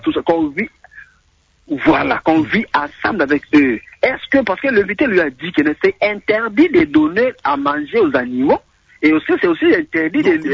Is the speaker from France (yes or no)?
no; Mbandaka, Équateur, DR Congo; chez nous, en Mbandaka, comme vous le savez très bien, nous avons un parc, mais c'est abandonné, délaissé par le gouvernement congolais.